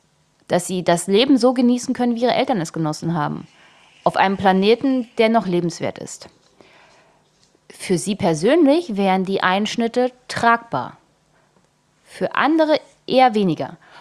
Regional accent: Germany; born there; Ich bin in der DDR geboren.

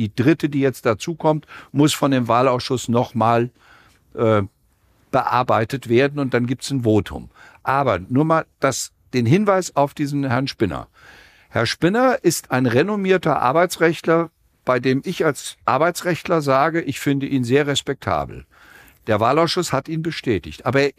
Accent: Erfurt, Thuringia, Germany; Und als Erfurter muss ich ja sagen, das Bundesarbeitsgericht ist in Erfurt.

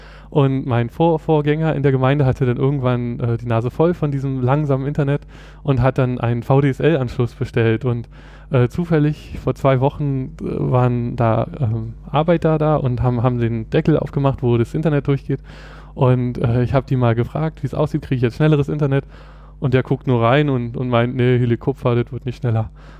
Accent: Berlin, Germany; Also ich komme aus Berlin, bin hier geboren und aufgewachsen und habe auch die meiste Zeit in Berlin studiert, mit der Ausnahme eines Auslandssemesters in Kopenhagen

